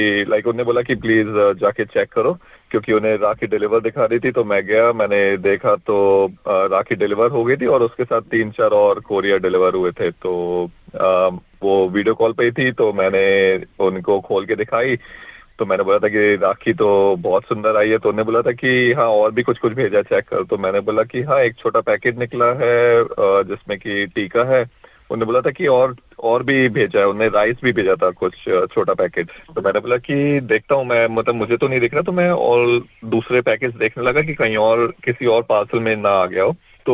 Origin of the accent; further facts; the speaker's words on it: Madhya Pradesh, India; moved away; और मैं मध्य प्रदेश इंडिया से बिलोंग करता हूँ। हाँ जी, मैं यहाँ पर 4 साल से हूँ।